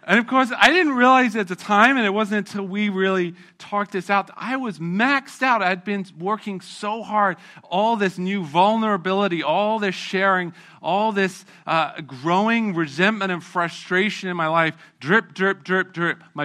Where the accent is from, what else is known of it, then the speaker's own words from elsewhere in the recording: England, United Kingdom; I was born and raised in England, British parents